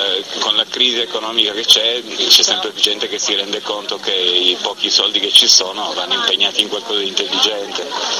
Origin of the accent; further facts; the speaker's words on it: Piedmont, Italy; Sono di un paesino vicino a Chieri, Torino.